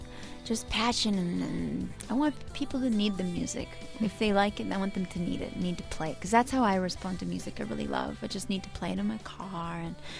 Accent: Canada; something that I really cannot imagine because I grew up in Canada

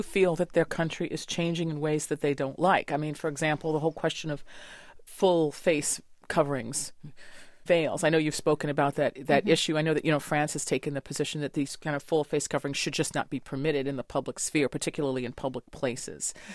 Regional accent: United States; I know I'm an American, but I do know that.

